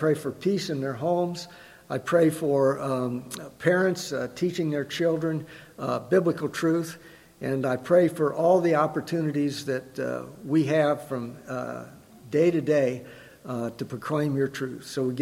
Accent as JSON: {"language": "English", "town": "Decatur", "country": "United States", "tie": "born or raised there", "said": "And I never stepped foot on a church outside of my hometown in Decatur when I was away."}